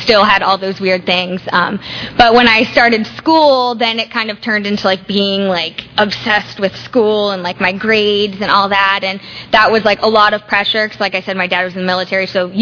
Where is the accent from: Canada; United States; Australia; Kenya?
United States; Virginia Beach, Virginia; Let's see, I was born in Virginia Beach and raised in Virginia Beach. My dad was in the Marine Corps